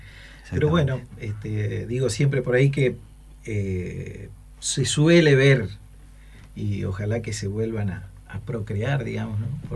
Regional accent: Maciá, Entre Ríos, Argentina; Yo era muy futbolero, muy de jugar al fútbol, como todo argentino. Y en Maciá, donde nosotros vivíamos, al lado había un sitio baldío.

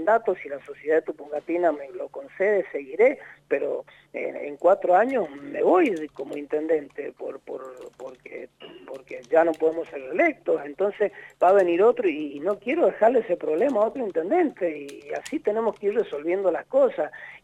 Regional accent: Mendoza, Argentina; como mendocinos no nos puede pasar

